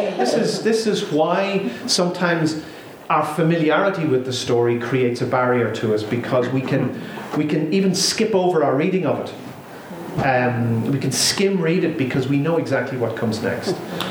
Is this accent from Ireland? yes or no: yes; Ireland; as an Irishman, where story is such a central part of our culture, I find it fascinating.